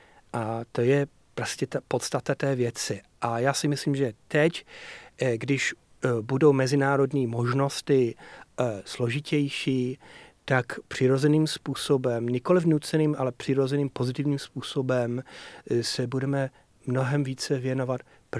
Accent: Yorkshire and the Humber, United Kingdom; Czech is a second language; Já jsem chlap z Yorkshireu, David Hockney taky je chlap z Yorkshireu

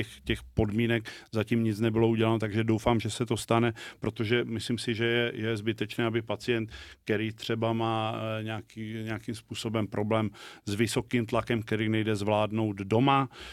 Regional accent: Ostrava, Moravian-Silesian Region, Czechia; Já jsem z Ostravy, bydlím blízko polských hranic

